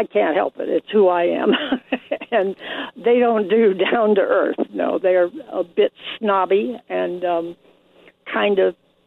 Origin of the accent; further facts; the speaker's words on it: Miami, Florida, United States; Yep, I grew up, I want to let you know, I grew up in Miami, Florida. I lived yes. in Coral Gables